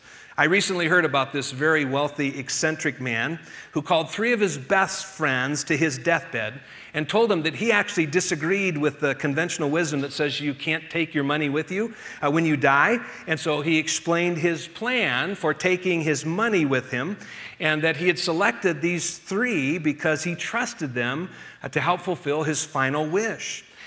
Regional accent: Colorado, United States; Now, when I was growing up, and I grew up here in Colorado, the 4th of July was really just about one of my favorite holidays of the year

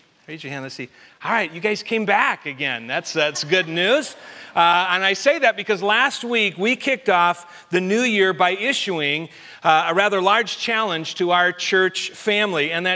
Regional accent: Colorado, United States; also born or lived in Iowa; Even though I grew up in Colorado, I was 28 years old when I went skiing for the very first time.

